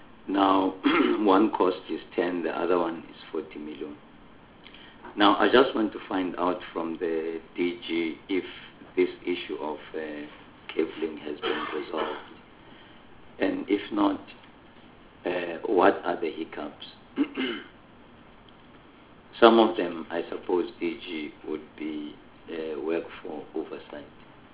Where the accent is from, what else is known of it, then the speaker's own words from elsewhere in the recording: Gauteng, South Africa; I come from Gauteng, by the way, so my interest would be more biased towards questions to the Gauteng province.